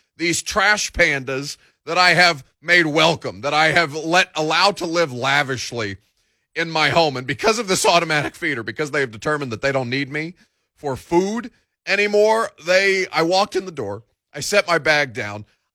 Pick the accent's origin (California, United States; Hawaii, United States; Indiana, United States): Indiana, United States; Evansville; So I took a trip to my hometown of Evansville, Indiana this weekend because I don't go see my family near enough.